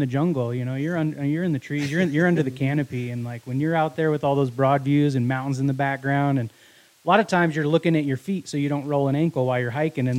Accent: Wyoming, United States; born there; Yeah, I was born in Wyoming.

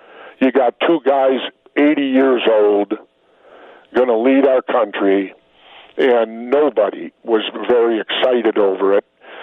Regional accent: Minneapolis, Minnesota, United States; I happen to be a white boy, but I'm from South Minneapolis.

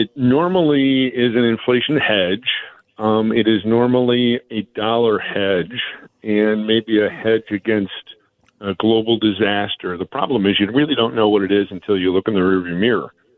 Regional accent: Missouri, United States; I'm from Missouri. You got to show me first.

